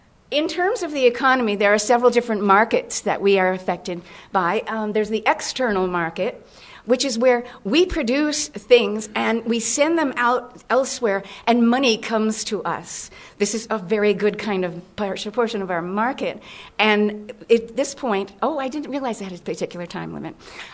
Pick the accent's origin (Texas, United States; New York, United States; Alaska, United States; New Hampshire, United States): New Hampshire, United States; Littleton; from Littleton.